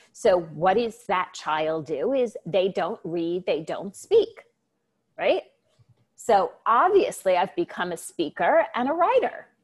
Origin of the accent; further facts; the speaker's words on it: New York, United States; Because, and again, Christopher, it's being that New Yorker. Am I really going to let that stop me?